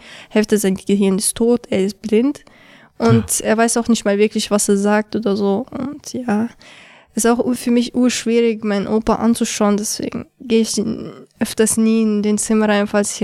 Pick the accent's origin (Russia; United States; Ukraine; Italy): Russia; Chechnya; ich bin 13 Jahre alt und ich komme aus Tschetschenien.